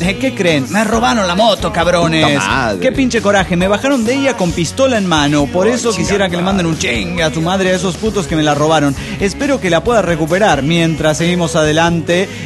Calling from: Naucalpan, State of Mexico, Mexico; de Naucalpan, México.

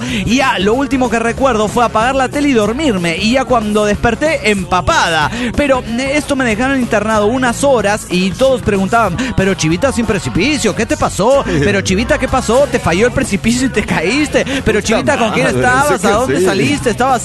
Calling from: New Jersey, United States; de New Jersey.

